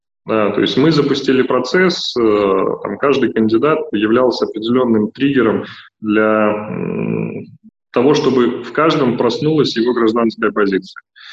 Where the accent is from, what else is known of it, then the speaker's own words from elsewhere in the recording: Belarus; я очень горд за то, что я белорус.